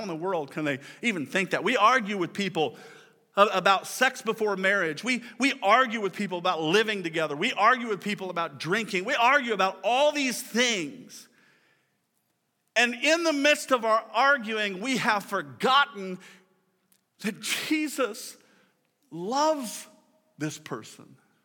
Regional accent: Kearney, Nebraska, United States; You can go back to my hometown of Kearney, and you can talk to the people who knew me back then.

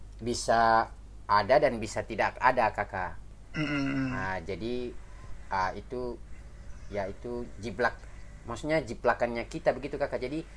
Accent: Sorong, West Papua, Indonesia; Siap, saya dari Papua Barat, Sorong.

